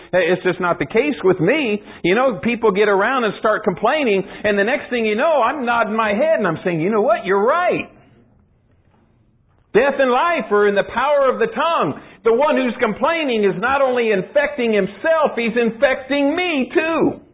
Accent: Arizona, United States; You know, I came from Arizona and I basically grew up, I basically grew up suburban, you know.

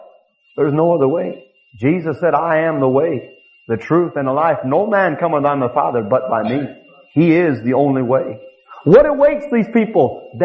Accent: Detroit, Michigan, United States; I grew up in Detroit, Brother Michael. I didn't get along too good with black people.

